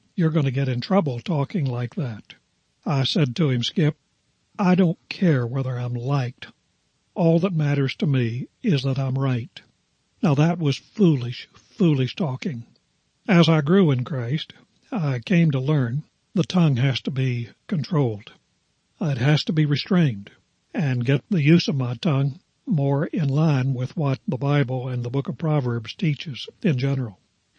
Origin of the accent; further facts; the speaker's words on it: West Virginia, United States; I grew up in West Virginia, not to imply that everybody in my native state is cut out of the same mold, but it is kind of the habit of West Virginians, hillbillies, to speak their mind